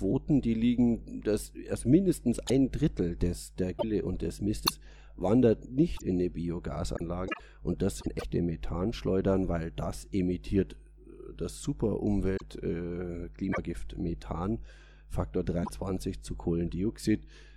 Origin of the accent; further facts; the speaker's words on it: Bavaria, Germany; Dann sage ich immer, naja, ich komme aus der Holledau.